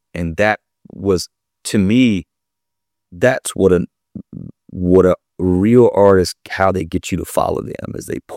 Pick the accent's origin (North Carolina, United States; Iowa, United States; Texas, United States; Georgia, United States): Georgia, United States; You know, I grew up in South Georgia, and that's what people, I guess, consider country, you know?